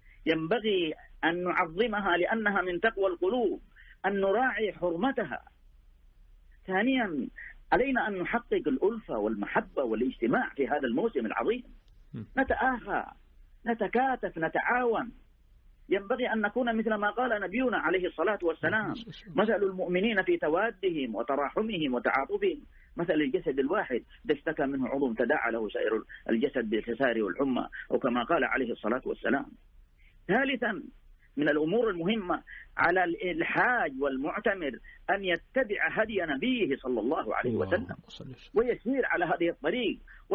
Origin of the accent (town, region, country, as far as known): Saudi Arabia